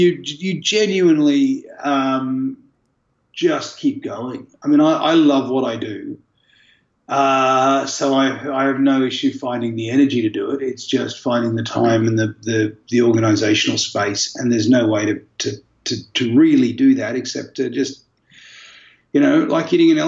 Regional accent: Australia; We come from Australia. It's a big flight.

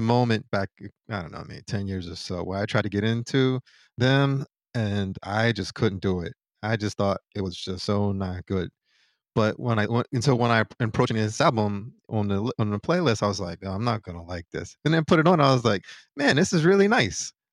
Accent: Philadelphia, Pennsylvania, United States; I remember growing up in Philly and walking to the bus stop and hearing this

